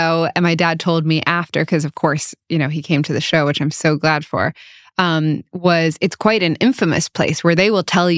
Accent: Japan; growing up in Japan

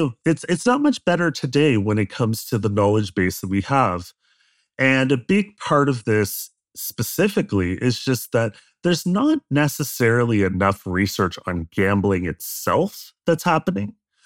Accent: Sydney, Nova Scotia, Canada; my hometown, Sydney, Nova Scotia.

